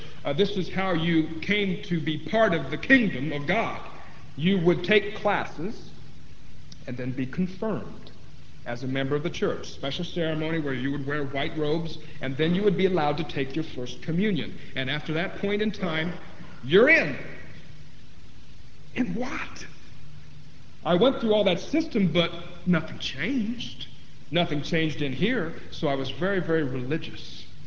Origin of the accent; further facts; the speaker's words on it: Ohio, United States; I was raised up in the Lutheran Church in the state of Ohio in Indiana, or I'm sorry, the state of Ohio in the USA. That's what I was raised in as a boy and as a child, all the way up to my teens.